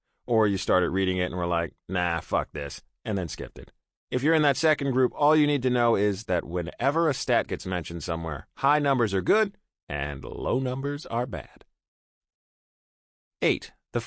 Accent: San Antonio, Texas, United States; I grew up in San Antonio

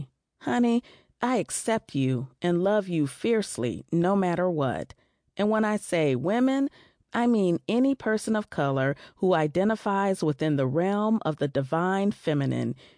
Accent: New Orleans, Louisiana, United States; Growing up in New Orleans, I came to understand hoodoo as a gumbo of indigenous beliefs and practices stirred together in one engorged melting pot.

